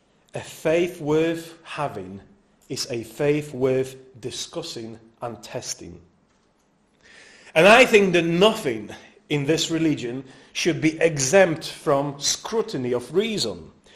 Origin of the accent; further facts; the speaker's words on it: Poland; I grew up Roman Catholic in Poland, in the 90s and the noughties